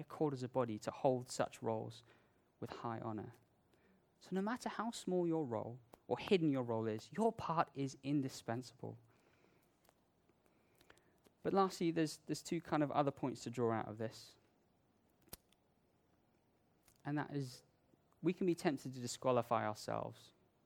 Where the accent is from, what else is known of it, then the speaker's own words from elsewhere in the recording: India; And growing up in India, this is definitely the case when you're on the road.